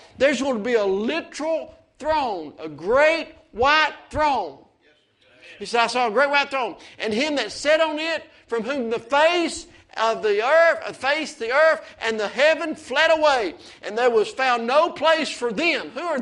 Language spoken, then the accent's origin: English; Andrews, North Carolina, United States; born there; And it says, in Andrews, North Carolina, on March the 3rd, 1965 … was born